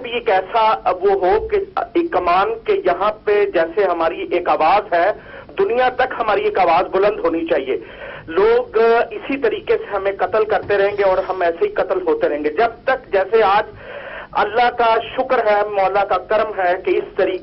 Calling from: London, United Kingdom

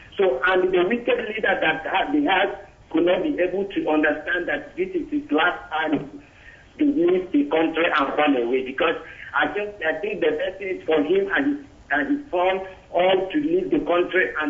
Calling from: Benin; I'm calling from Benin Republic, Mr. Okege.

